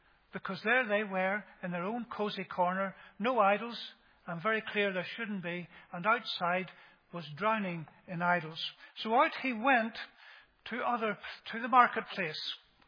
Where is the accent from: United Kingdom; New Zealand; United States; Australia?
United Kingdom; Ballymena, Northern Ireland; As you know, probably, I was brought up in Ballymena.